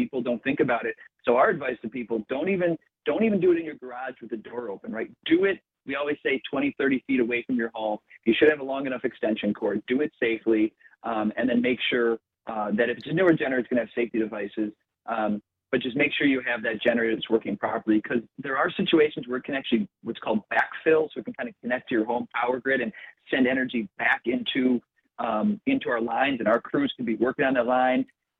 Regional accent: Midwest, United States; And listen, I'm a Midwest guy. I've been born and raised in the Midwest my whole life, a short time for a job in California, but I never liked the cold.

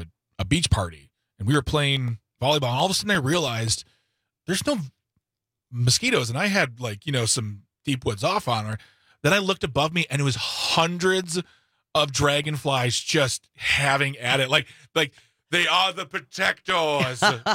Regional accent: Wisconsin, United States; I never really had I'm from Wisconsin. Yeah.

